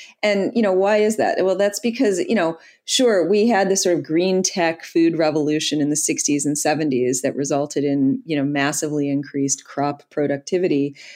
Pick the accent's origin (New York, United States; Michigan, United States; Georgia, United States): Michigan, United States; Detroit; I'm from Detroit, born and raised there, and I worked for half of my career in the auto industry.